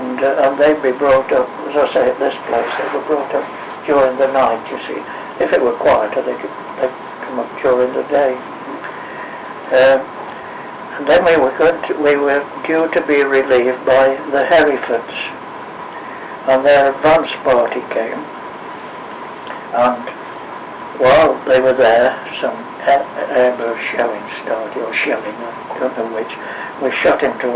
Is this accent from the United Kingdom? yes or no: yes; West Midlands, United Kingdom; He said, as a matter of fact, I'm from Staffordshire. I said, oh, so am I.